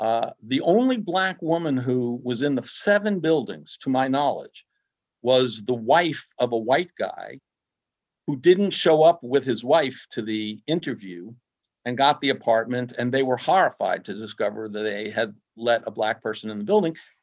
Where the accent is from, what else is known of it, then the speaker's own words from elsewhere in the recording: Brooklyn, New York, United States; But I grew up in Trump Village as a child in Brooklyn